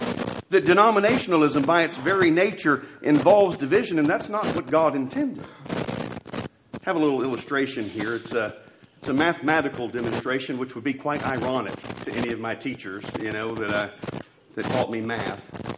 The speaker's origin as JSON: {"language": "English", "town": "Deer Park", "region": "Texas", "country": "United States", "tie": "born or raised there", "said": "Where I grew up in Deer Park, Texas, there was one of the main intersections in town"}